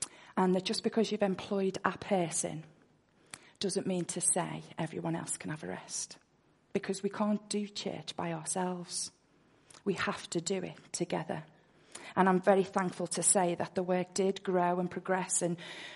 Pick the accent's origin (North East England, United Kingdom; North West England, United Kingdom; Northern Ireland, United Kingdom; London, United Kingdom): North West England, United Kingdom; Liverpool; accent: Scouse; I am from Liverpool, which you may pick up from my wonderful accent. I am very blessed to be there, and you are so blessed to have a Scouser amongst you this morning